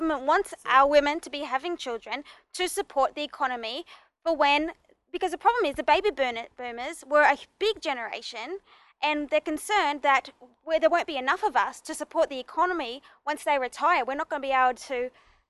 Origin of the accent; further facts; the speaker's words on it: Australia; Yes, I am.